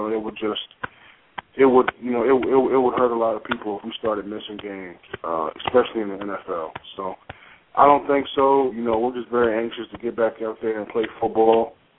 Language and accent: English; King George County, Virginia, United States; all proceeds from that event will be going towards book scholarships for kids in my hometown of King George County and surrounding counties. And the next day I'm holding a youth football camp in my hometown of King George County.